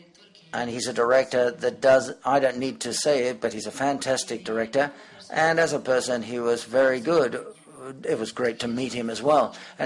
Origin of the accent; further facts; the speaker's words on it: Brazil; Well, I'm from Brazil